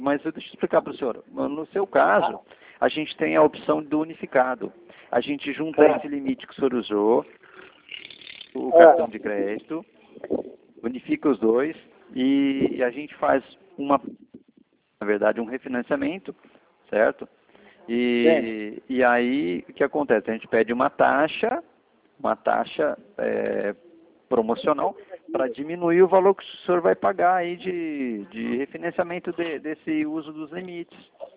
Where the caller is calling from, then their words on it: Jaguariúna, São Paulo, Brazil; Nós somos de Jaguariúna